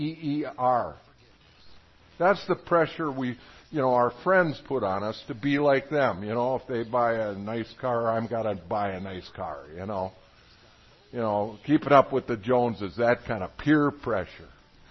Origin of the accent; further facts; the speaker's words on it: Midwest, United States; now in Arizona, United States; I'm a Midwesterner. My wife and I moved down here about 5-6 years ago.